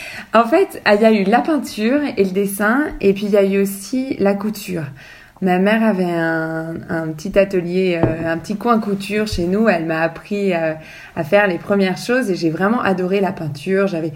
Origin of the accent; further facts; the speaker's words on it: Hauts-de-France, France; J'ai grandi en Picardie, au milieu de la campagne. Mon père était agriculteur